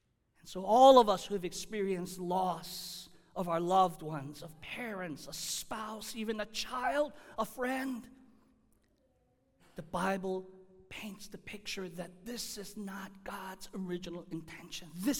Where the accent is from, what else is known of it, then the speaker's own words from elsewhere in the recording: United States; born there; I remember as a 10-year-old child flying to South Korea for the very first time in my life. I was born here in the United States.